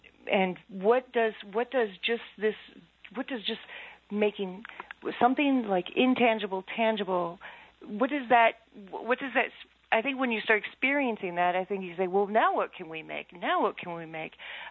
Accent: Maquoketa, Iowa, United States; I really saw that was what I didn't have when I was growing up in Maquoketa, that you could actually grow up and be an artist.

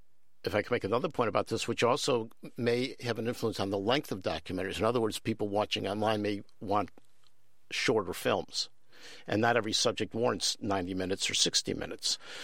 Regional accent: Chicago, Illinois, United States; I'm from Chicago

